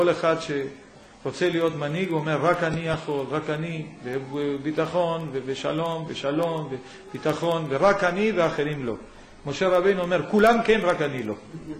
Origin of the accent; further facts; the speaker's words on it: Yemen; now in Israel; זה מתימן, נכון? סוף העולם שמאלה, בערך שם נולדתי. אבל שם הייתה לנו קהילה יהודיה חמה, שבאתי לארץ